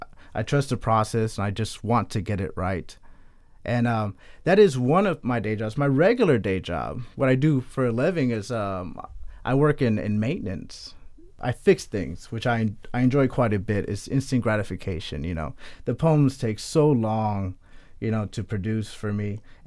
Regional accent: Texas, United States; I am originally from Texas. I moved here in 2001.

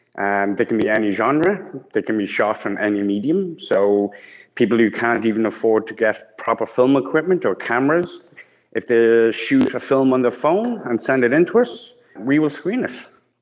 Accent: Ireland; now in Emporia, United States; Well, I am originally from Ireland, and I came to Emporia 2 years ago.

